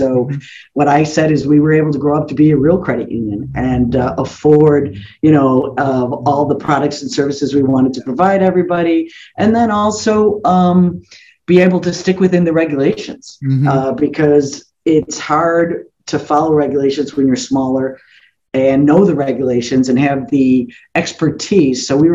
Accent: Chicago, Illinois, United States; I get the impression that because I'm from the Chicagoland area, Illinois, we vote early and often, and a lot of folks did that for me.

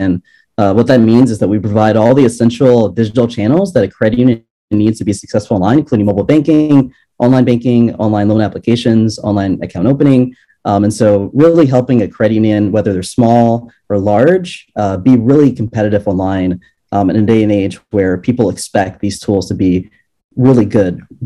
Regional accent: Detroit, Michigan, United States; born there; it was really a proud moment for me because I was born in Detroit. So these are my people

